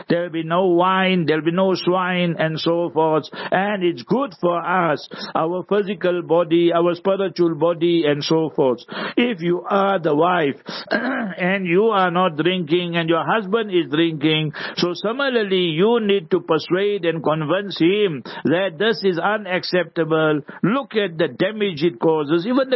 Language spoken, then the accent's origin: English; Heidelberg, Gauteng, South Africa; born there; I was born in Heidelberg in Transvaal, now Gauteng. And it was a location. We were few Indians surrounded by the Africans